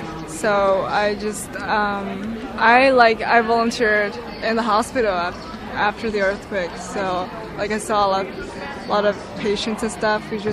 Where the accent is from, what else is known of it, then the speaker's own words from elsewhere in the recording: China; Yeah, I'm a student. I'm from China, actually.